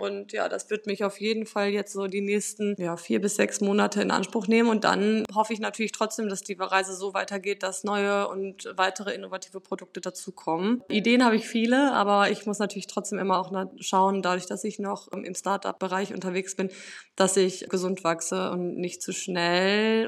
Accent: Bielefeld, North Rhine-Westphalia, Germany; War auch in Bielefeld, also da bin ich her, also ich bin in Bielefeld geboren

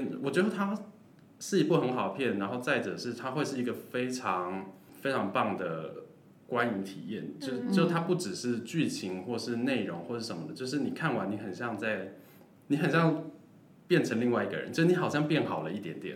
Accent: Taiwan; 家庭这件事对我们台湾人来说

